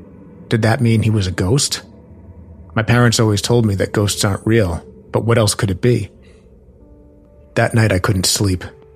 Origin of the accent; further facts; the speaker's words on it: Berkeley Springs, West Virginia, United States; I grew up in West Virginia, a town called Berkeley Springs. It's a very small town that had a population of a little over 800 people back in 1990